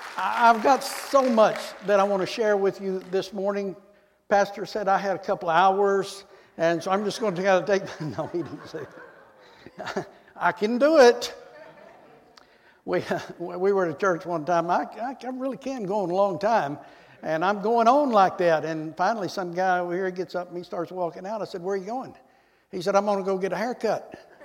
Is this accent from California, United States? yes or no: no; Texas, United States; accent: Texas twang; also born or lived in Georgia; Born and raised in Texas, I can't help it. This is the way I talk.